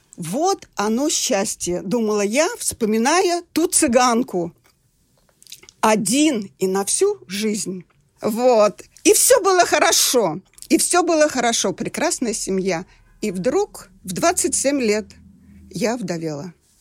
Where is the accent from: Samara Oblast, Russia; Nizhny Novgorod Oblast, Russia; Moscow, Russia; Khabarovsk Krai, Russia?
Nizhny Novgorod Oblast, Russia; Nizhny Novgorod; Родилась я в Нижнем Новгороде, в обыкновенной рабочей семье.